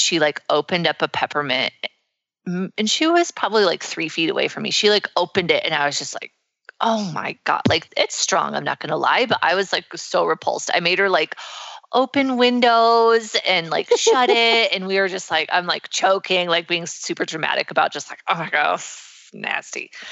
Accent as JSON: {"language": "English", "region": "Nebraska", "country": "United States", "said": "Like I'm from Nebraska, right?"}